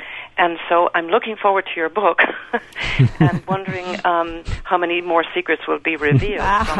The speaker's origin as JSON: {"language": "English", "country": "Ireland", "tie": "born or raised there", "said": "I grew up in Ireland and was blessed with a dad who read aloud to us."}